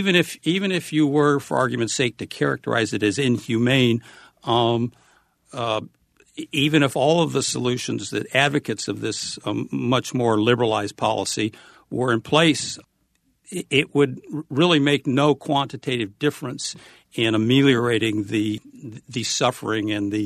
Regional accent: England, United Kingdom; born there; I was born in England.

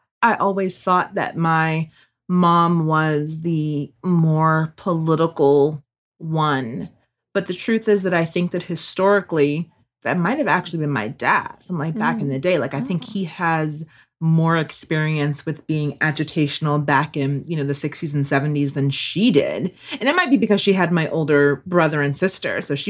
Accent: Georgetown, South Carolina, United States; I say that I'm now South Carolina born, raised, and returned because I grew up in Georgetown, South Carolina, a little small town in between Charleston and Myrtle Beach

